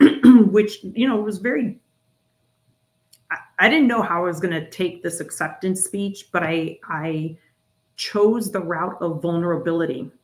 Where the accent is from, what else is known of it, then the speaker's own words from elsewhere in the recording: New York, United States; now in Atlanta, United States; I'm from New York originally. I don't live in New York anymore. I'm in the South. I'm in Atlanta, Georgia, but we, you know, New Yorkers can be very frank at times.